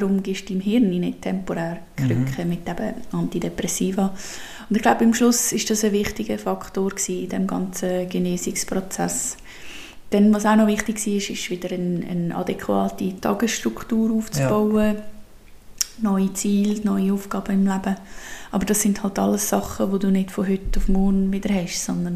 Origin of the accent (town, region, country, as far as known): Switzerland